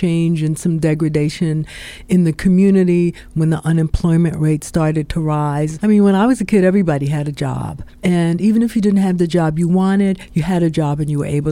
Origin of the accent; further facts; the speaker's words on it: Baltimore, Maryland, United States; So I grew up in Forest Park, which is Northwest Baltimore.